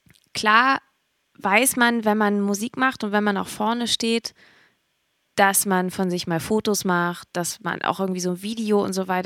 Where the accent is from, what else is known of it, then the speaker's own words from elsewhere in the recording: Hamburg, Germany; wo kommt ihr denn her? Und dann so, ja, aus Hamburg.